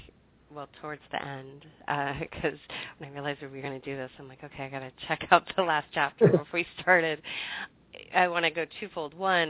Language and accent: English; Hawaii, United States; born there; and I was born in Hawaii.